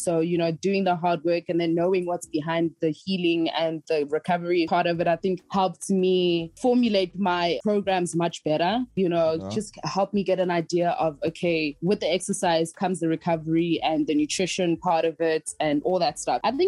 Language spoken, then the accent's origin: English; Mossel Bay, Western Cape, South Africa; So growing up, especially Elokshini, which in South Africa means the hood, it was a lot of fun.